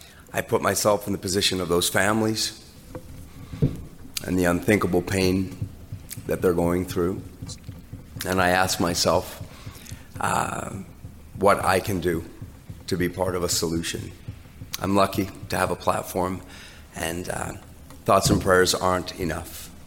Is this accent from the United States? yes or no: no; Canada; And as a Canadian, I'm so proud of us.